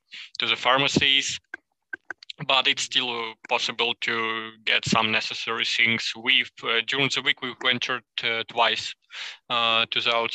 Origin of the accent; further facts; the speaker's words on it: Ukraine; English is a second language; We've never been treated differently because we are from Ukraine.